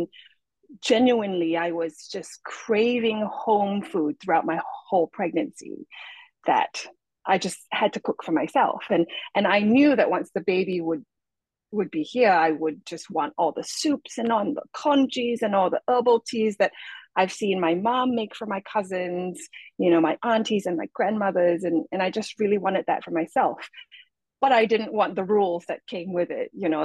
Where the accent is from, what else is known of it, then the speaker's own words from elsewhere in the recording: Singapore; I identify as Singaporean Peranakan Chinese, which is like a specific subset of Chinese people.